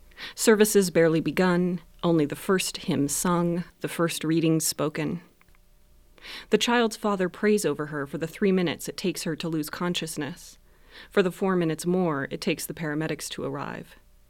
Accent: Inland Northwest, United States; I grew up in the Inland Northwest

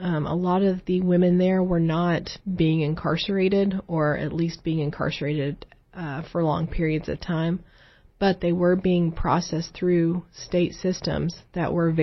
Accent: Appalachia, United States; I've seen this with my generation growing up in Appalachia, but also in my research as well.

